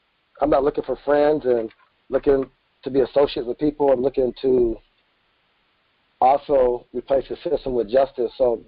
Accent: Tacoma, Washington, United States; now in Portland, United States; I'm from Tacoma, Washington, and I heard that you was also staying in Seattle, Gus, so I also know that area. But I stay in Portland, Oregon

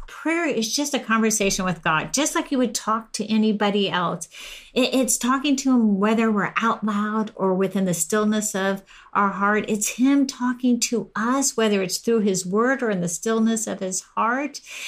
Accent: Temecula, California, United States; We just watched in my hometown, Temecula, where the school board took out CRT.

